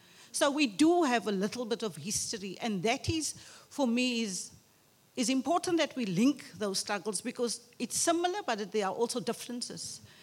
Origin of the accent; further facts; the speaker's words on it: Manenberg, Western Cape, South Africa; I mean, I grew up in Manenberg